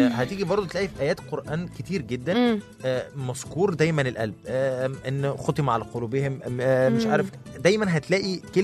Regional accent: Egypt; عندنا في مصر في مشكله كبيره جدا، ان في ناس بتوهم عقولها وقلوبها.

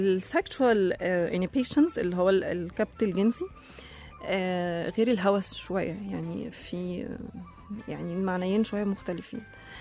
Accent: Egypt; وأكتر الناس كمان اللي بتتكلم في المجال ده عندنا في مصر مثلا الأطباء

